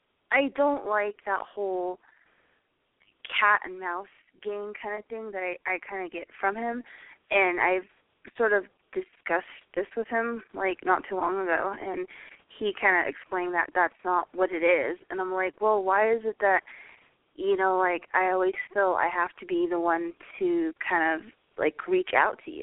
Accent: Arizona, United States; No, it's actually north of Phoenix. I'm not sure if you know Sedona and Flagstaff.

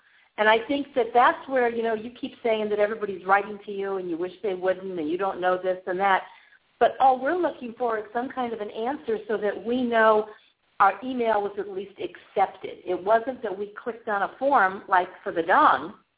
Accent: Peoria, Arizona, United States; Hi, Dave. Actually, I'm from Peoria, not Scottsdale, but that's okay.

